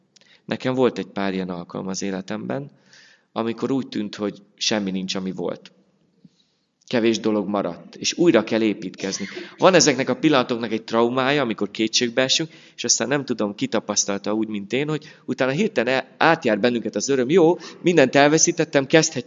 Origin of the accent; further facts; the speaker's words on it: Budapest, Hungary; korábbi gyülekezetemben, ahol felnőttem és 7 évig lelkipásztorként szolgáltam, külső Kelenföldön